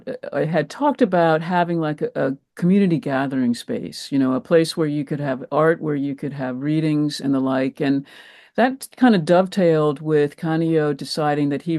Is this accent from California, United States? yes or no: no; Maryland, United States; now in New York, United States; I'm not a Long Islander or New Yorker. I was born and raised in Maryland, the great state of Maryland.